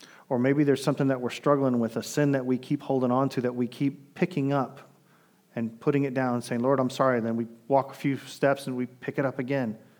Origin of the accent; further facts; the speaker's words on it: Miami, Florida, United States; Growing up in the culture I grew up in Miami